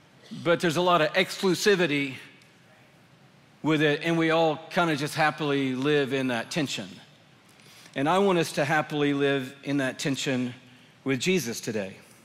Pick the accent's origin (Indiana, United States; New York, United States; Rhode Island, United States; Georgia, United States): Georgia, United States; Atlanta; It's more than I grew up in Atlanta, Georgia.